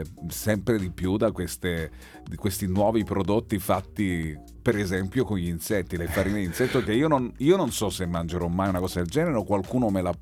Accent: Palermo, Sicily, Italy; da buon palermitano comunque è giusto fare promozione prima e avvisare tutti gli altri

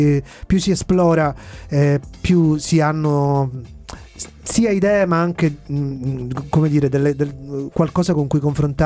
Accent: Sicily, Italy; io sono siciliano come anche voi

